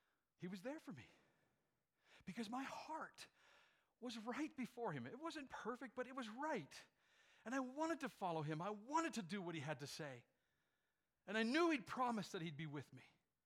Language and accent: English; Beaverlodge, Alberta, Canada; And I came from Beaver Lodge, of all places.